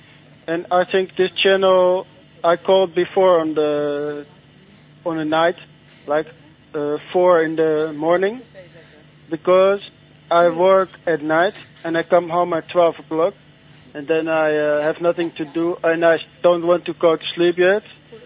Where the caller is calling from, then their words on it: Amsterdam, North Holland, Netherlands; I'm calling from Amsterdam.